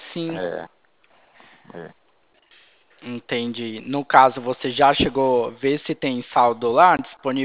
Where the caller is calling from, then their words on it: Santa Bárbara d'Oeste, São Paulo, Brazil; Eu falo aqui do escritório de Santa Bárbara, interior de São Paulo.